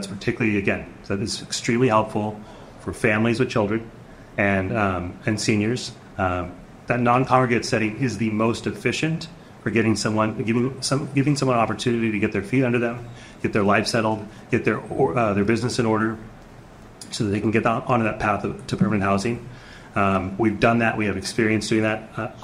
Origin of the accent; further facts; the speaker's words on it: Huntington Beach, California, United States; I grew up in Huntington Beach. That is a city governed by ultra-right-wing conservatives. It is the Florida of California.